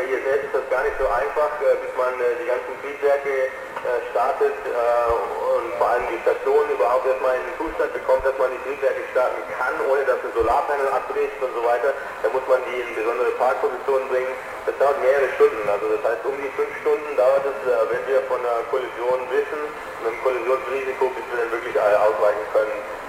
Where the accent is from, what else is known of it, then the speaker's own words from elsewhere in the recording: Künzelsau, Baden-Württemberg, Germany; Überhaupt die Region, also auch Künzelsau, wo ich herkomme, die ist schwierig zu finden